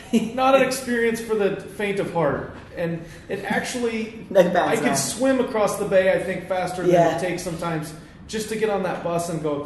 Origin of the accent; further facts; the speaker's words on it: Iowa, United States; Well, I stayed within my home state. I went to Iowa State University, which was like 2.5 hour drive from my house, from my hometown.